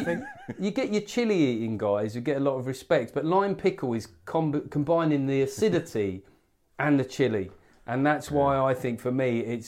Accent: London, United Kingdom; I grew up in London in the 80s, right? The late 80s

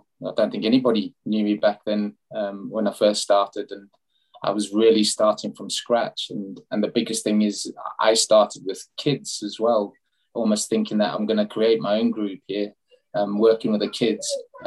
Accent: South Africa; now in Leeds, United Kingdom; I grew up in South Africa. So my parents immigrated from the UK when I was very young. I did a fair bit of running in South Africa.

